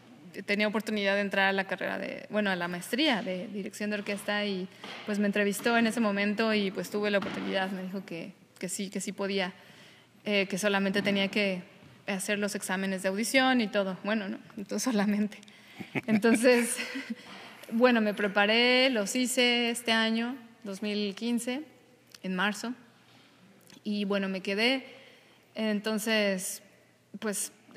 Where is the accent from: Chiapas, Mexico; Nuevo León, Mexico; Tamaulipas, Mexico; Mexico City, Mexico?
Mexico City, Mexico; Vengo del DF, de México, de la Ciudad de México, y estoy estudiando aquí la maestría en dirección orquestal.